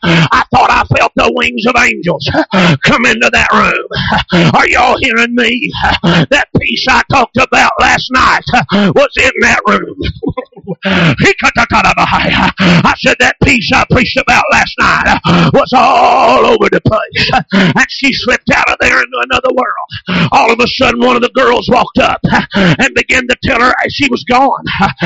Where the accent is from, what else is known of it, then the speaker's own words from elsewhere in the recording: Prague, Oklahoma, United States; the church where I was raised in Prague, Oklahoma.